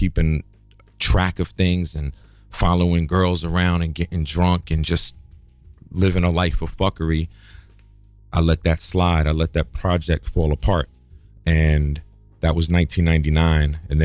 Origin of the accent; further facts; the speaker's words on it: Brooklyn, New York, United States; I grew up in Brooklyn.